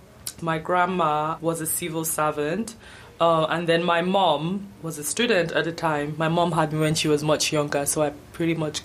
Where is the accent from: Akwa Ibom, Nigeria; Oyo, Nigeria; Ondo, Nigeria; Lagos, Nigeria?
Lagos, Nigeria; my childhood growing up in Lagos, Nigeria, and just what that was like for me